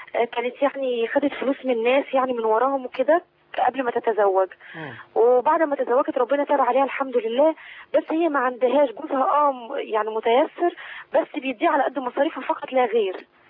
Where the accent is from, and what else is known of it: Tunisia